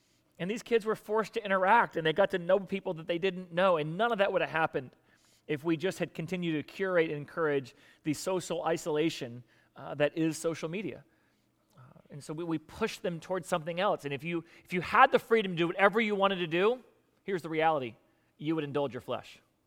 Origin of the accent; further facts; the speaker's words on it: Florida, United States; My church was I grew up in South Florida. Okay, to see anything other than that which looks like South Florida, you have to get out of the state of Florida, which takes us 6 hours.